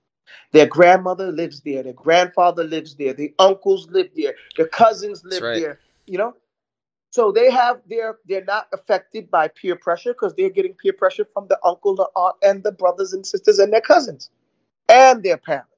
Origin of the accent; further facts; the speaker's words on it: United States; I'm born and raised in America, just like you, right?